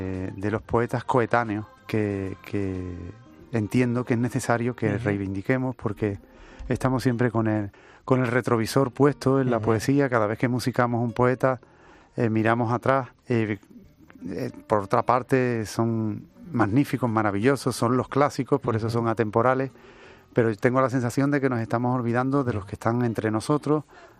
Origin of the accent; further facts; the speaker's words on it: Huelva, Andalusia, Spain; now in Seville, Spain; Lo que tiene de realidad es que yo soy de Huelva, aunque vivo en Sevilla. Soy de Huelva y es una ciudad marinera